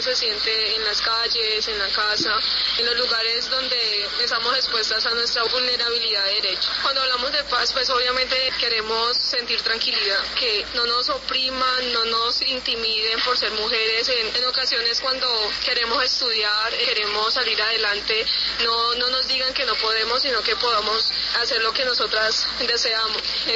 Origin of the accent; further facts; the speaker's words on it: Jamundí, Valle del Cauca, Colombia; vengo del Valle del Cauca, del municipio de Jamundí.